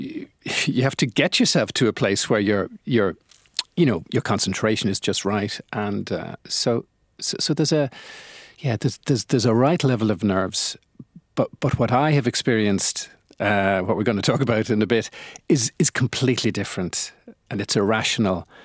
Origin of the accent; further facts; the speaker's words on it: Dublin, Leinster, Ireland; I'm from Dublin, and I went to school in Belvedere College, where my father was a teacher